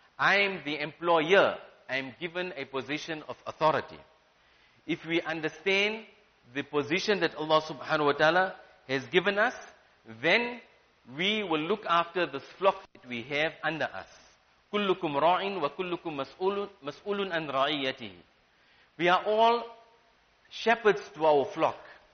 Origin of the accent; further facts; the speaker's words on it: South Africa; As role players within the fabric of society, as a South African, we should help in making a better life for all.